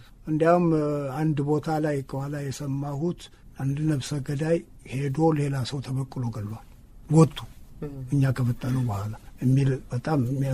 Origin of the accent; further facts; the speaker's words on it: Dessie, Amhara, Ethiopia; እኛ የወሎ ልጆች የደሴ ልጆች ነን